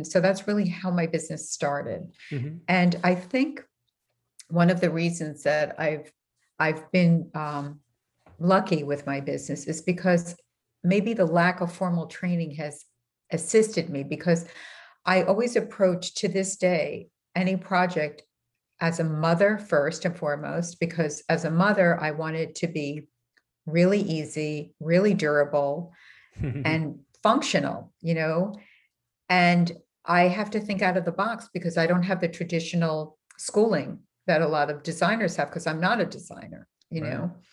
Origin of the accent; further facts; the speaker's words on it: New York, United States; I'm from New York originally, and you know, we're really not known for being patient, right?